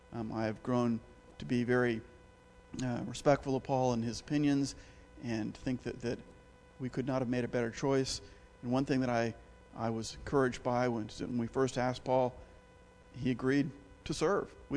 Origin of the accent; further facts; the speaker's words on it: Houston, Texas, United States; I grew up in Houston. I've been a longtime member of the Church of Christ. My parents were in the church.